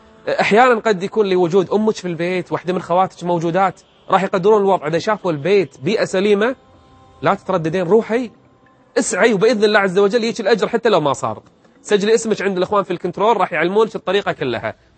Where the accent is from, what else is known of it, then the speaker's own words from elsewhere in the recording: Kuwait; عندنا بالكويت 30 طفل